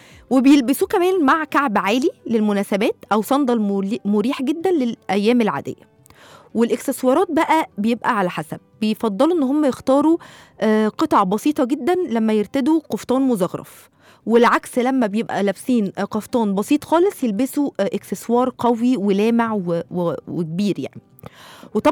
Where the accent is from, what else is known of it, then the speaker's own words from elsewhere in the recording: Egypt; ايه اللي جاب القفطان في حياتنا كمصريين؟